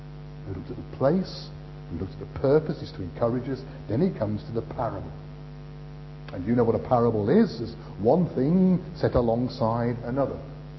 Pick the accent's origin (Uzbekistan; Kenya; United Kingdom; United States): United Kingdom; not wanting to cause too much of a disturbance, because we're British, you know.